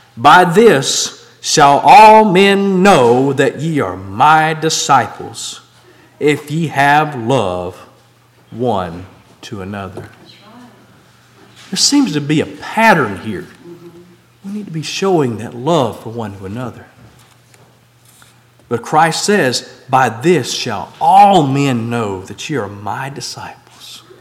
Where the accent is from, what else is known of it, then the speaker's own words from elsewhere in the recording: Southern United States, United States; accent: Southern; some people from up north, as soon as I open my mouth, they identify me as a Southerner.